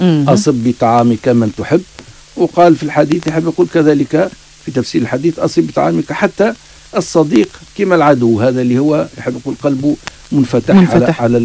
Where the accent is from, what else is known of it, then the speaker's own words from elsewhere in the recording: Tunisia; ثم كثير من البلدان عندنا في تونس